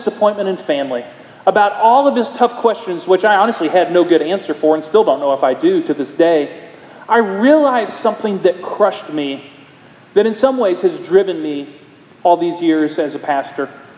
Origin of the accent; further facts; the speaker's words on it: Iowa, United States; We talked about the big world that he grew up in Dallas and the small world that I grew up in Iowa.